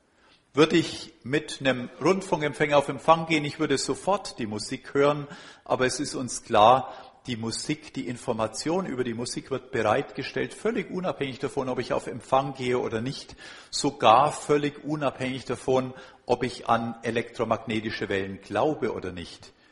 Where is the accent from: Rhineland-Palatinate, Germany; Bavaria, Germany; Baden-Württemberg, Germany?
Baden-Württemberg, Germany; Karlsruhe; Ich komme ja aus Karlsruhe